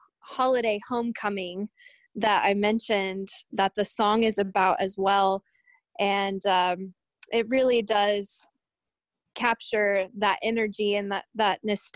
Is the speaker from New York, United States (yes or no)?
no; Norman, Oklahoma, United States; I'm from Norman, Oklahoma, which is about 45 minutes from Chickasha, closer to Oklahoma City.